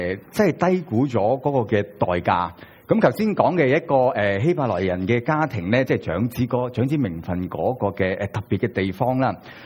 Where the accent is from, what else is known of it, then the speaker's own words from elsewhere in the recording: China; 用我哋中国人容易啲明白嘅说话